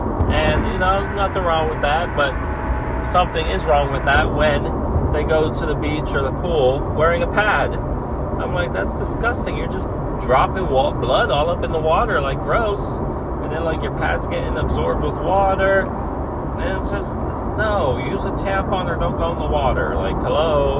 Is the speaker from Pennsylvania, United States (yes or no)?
yes; Pennsylvania, United States; born there; The only thing that shows I'm from Pennsylvania is my birth certificate.